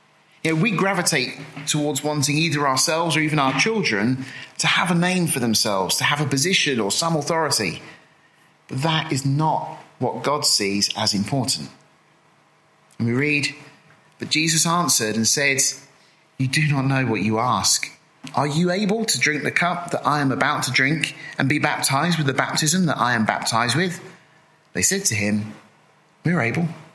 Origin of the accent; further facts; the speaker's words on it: United Kingdom; You know, we're British, we like queuing, we like orderly conduct, right?